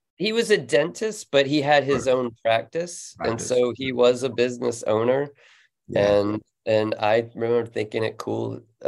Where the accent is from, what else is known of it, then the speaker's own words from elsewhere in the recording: Florida, United States; And then I was from Florida. He was from Florida. He, after 2 years, went back to Florida. I grew up in Florida.